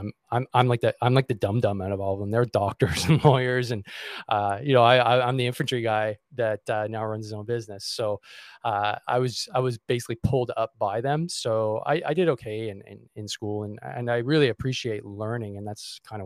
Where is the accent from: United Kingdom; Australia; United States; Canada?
Canada; Montreal, Quebec; I'm a suburban kid. I grew up in Montreal. I still am in Montreal.